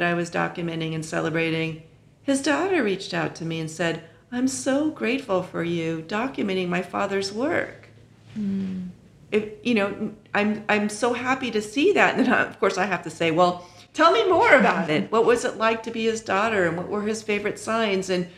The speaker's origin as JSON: {"language": "English", "region": "California", "country": "United States", "tie": "born or raised there", "said": "And I grew up in the shadow of the Marin Civic Center when I grew up in Marin, so I was lucky to experience that as a child."}